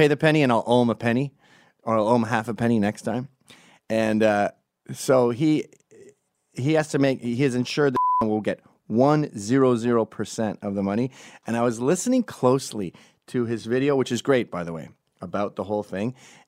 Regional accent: Scotland, United Kingdom; Now, Ezra is Jewish, I am Scottish

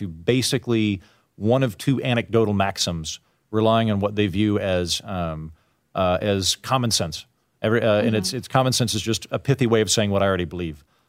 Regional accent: Oklahoma, United States; I could see growing up in Oklahoma, there are tons of people.

